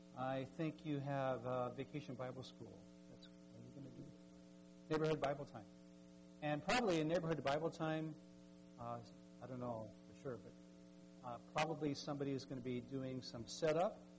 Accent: Philippines; moved away; You know, when I came from the Philippines here, it was like 24 hours, 26 hours.

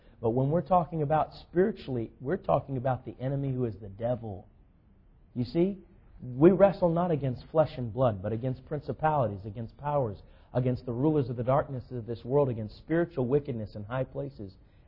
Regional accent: North Carolina, United States; I'm already from North Carolina, so it's going to just add fuel to the fire.

